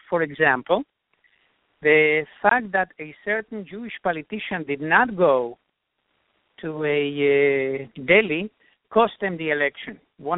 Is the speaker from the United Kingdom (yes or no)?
no; Uruguay; moved away as an adult; now in United States; Well, I came to this country from South America, from Uruguay, in 1962.